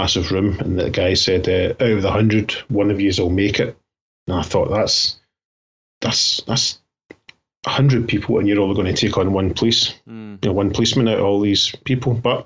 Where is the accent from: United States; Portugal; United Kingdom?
United Kingdom; Glasgow, Scotland; also born or lived in Ayrshire; So I was born in Glasgow in the early 70s, and I stayed in an all right bit of Glasgow. It wasn't great